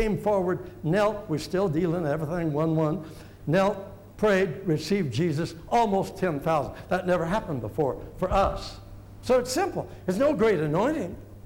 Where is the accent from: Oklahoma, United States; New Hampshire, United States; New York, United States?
Oklahoma, United States; I'm from Oklahoma. We don't know much in Oklahoma.